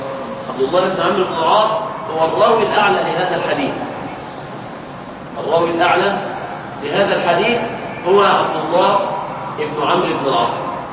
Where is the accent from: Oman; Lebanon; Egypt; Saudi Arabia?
Egypt; في بلادنا مصر